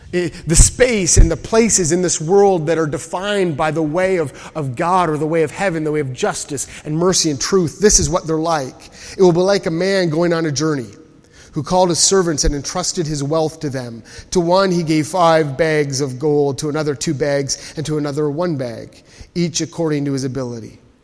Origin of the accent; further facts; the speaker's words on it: Canada; because I'm Canadian